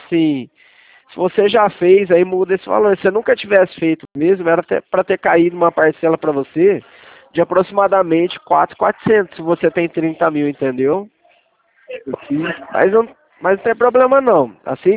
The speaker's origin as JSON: {"language": "Portuguese", "town": "Leme", "region": "São Paulo", "country": "Brazil", "said": "Eu sou aqui da cidade de Leme, interior de São Paulo"}